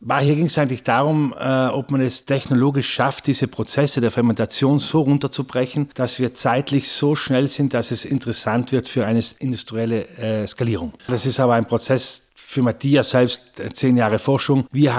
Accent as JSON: {"language": "German", "region": "Trentino-Alto Adige", "country": "Italy", "said": "bei uns in Südtirol, wir sind die einzige Provinz in ganz Italien"}